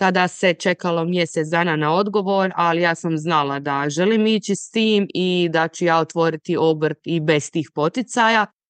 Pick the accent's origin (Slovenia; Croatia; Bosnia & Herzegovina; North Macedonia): Croatia; Ploče, Dubrovnik-Neretva County; Dolazim iz Ploča, znači na samom jugu Hrvatske sam i živim na jako lijepom mjestu. Odmah sam uz more, uz Baćinska jezera i uz ušće Neretve